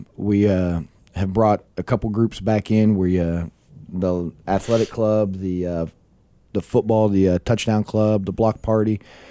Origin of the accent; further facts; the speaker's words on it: Paris, Texas, United States; also born or lived in West Virginia; I grew up here in Northeast Texas. I grew up in Paris, Texas. I was not born here in Texas. I was actually born in West Virginia, but we moved down here before, right around kindergarten.